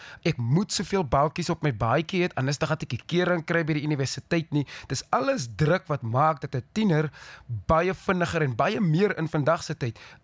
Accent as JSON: {"language": "Afrikaans", "town": "Grabouw", "region": "Western Cape", "country": "South Africa", "tie": "born or raised there", "said": "ek kom eintlik van Grabouw af, die appelwêreld daar in die Weskaap. Dis waar ek gebore was."}